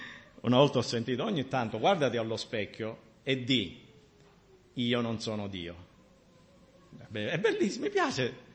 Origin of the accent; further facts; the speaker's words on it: Sicily, Italy; Io mi permetto di parlare dei siciliani perché sono siciliano, ok?